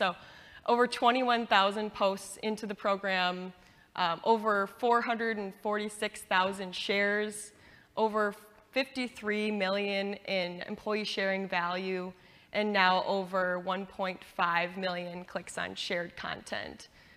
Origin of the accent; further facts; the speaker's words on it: Minnesota, United States; And I'm from Minnesota.